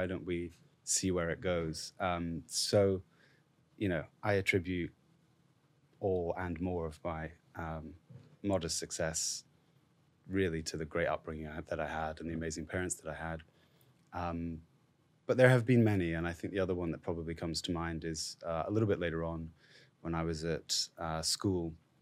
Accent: Scotland, United Kingdom; But I had a history teacher at my high school when I was growing up in Scotland.

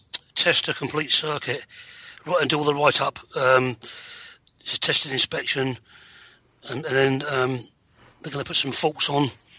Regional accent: Southampton, South East England, United Kingdom; I'm from Southampton and I'm doing the electrical course.

